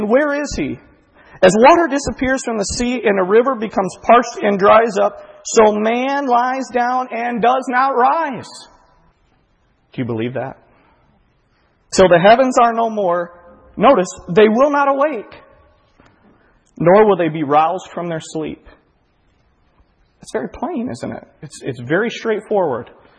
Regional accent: Kankakee, Illinois, United States; When I was a kid growing up, I went to a church in my hometown, Kankakee

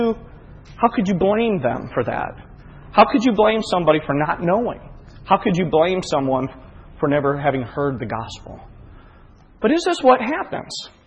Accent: Kankakee, Illinois, United States; When I was a kid growing up, I went to a church in my hometown, Kankakee

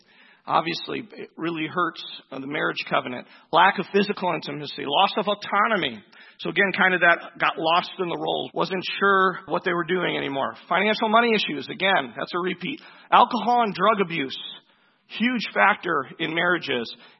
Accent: Chicago, Illinois, United States; I pulled this out because I'm from Chicago.

